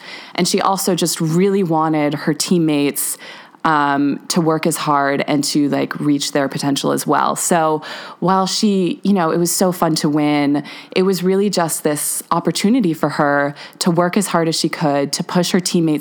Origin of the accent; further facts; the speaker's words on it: Buffalo, New York, United States; I was never like embarrassed to talk about my hometown because you just have such a deep love for this place that you grew up. But when I tell people I'm from Buffalo, New York, they have some weird tie.